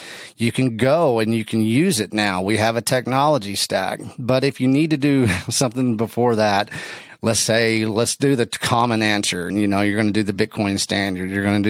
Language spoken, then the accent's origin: English; Texas, United States; a little bit about my history is I'm from West Texas. I'm kind of a rough and tumble guy.